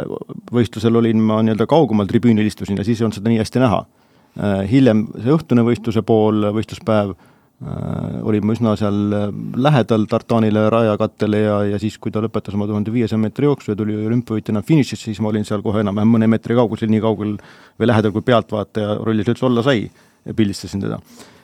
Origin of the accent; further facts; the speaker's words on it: Saare County, Estonia; kus ma linnapoisina olen kasvanud linnas ja linn ja ümbruskond on paremi tuttav